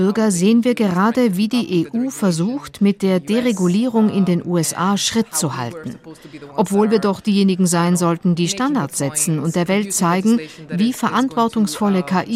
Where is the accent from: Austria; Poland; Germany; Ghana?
Ghana; Ich komme aus Ghana, ich kenne diese Deponien.